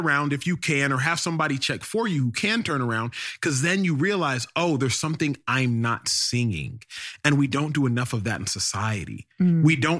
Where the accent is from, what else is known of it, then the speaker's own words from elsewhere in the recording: Nigeria; All the while, I am Nigerian. Why does it matter? There's a difference between color and culture.